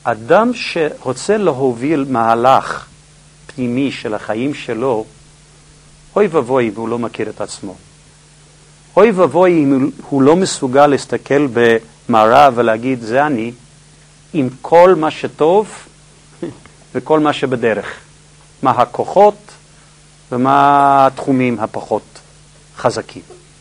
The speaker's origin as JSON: {"language": "Hebrew", "town": "Jerusalem", "region": "Jerusalem District", "country": "Israel", "said": "אז אני ירושלמי, חשבתי על קריית יובל שם"}